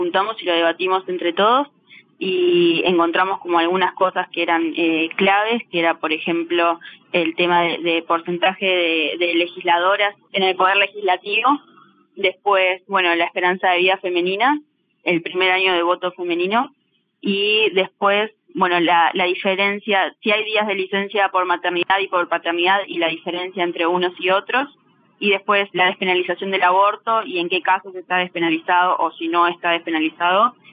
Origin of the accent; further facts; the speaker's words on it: Argentina; nosotras, bueno, como argentinas y pendientes de la situación